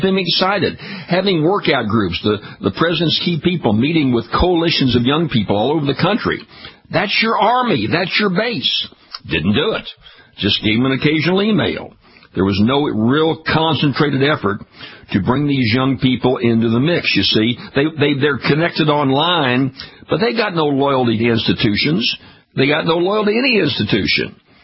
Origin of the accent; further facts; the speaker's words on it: Louisiana, United States; Got one in my home state, Mary Landrieu, in real political trouble.